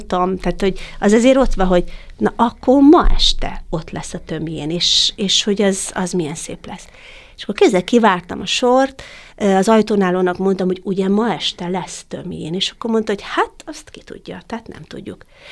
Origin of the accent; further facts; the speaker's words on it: Eger, Heves, Hungary; az Egerben volt, ahol én születtem, hát én igazi egri nő vagyok